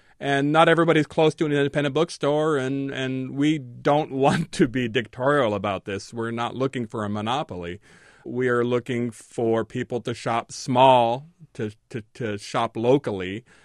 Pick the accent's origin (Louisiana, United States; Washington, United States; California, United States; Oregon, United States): Washington, United States; Seattle; And I'm also working in Seattle, you know, my hometown where I live.